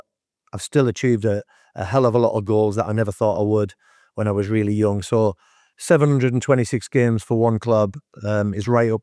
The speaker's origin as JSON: {"language": "English", "town": "Hartlepool", "region": "North East England", "country": "United Kingdom", "tie": "born or raised there", "said": "So I went into training in my hometown club of Hartlepool. That was the club I paid for. That's where I came through the youth setup and got a professional contract when I was 18."}